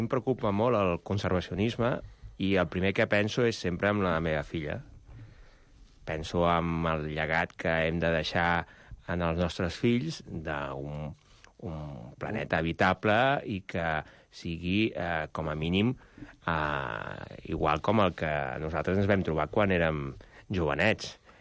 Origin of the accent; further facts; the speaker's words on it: Catalonia, Spain; I jo crec que una mica nosaltres, com a catalans, hem també de fixar-nos en un país que és també petit